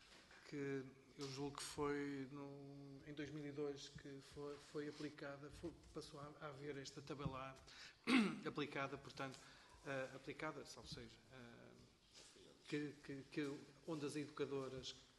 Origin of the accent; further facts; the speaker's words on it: Ermesinde, Norte, Portugal; eu venho de Irmesinde